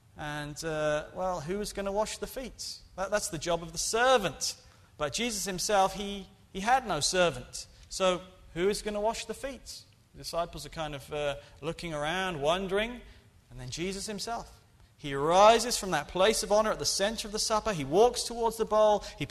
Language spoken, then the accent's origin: English; England, United Kingdom; I'm from England